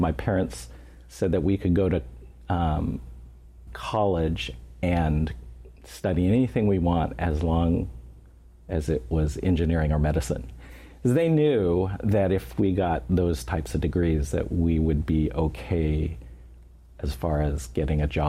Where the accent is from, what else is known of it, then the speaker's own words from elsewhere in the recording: Seattle, Washington, United States; born there; I'm Chinese American. Mm-hmm. I was born in Seattle.